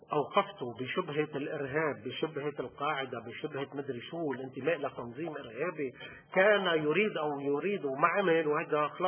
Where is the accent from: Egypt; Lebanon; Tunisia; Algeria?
Lebanon; هيدا واجباتنا نحن كلبنانيين تجاه اي لاجئ موجود على ارضنا اي نازح موجود على ارضنا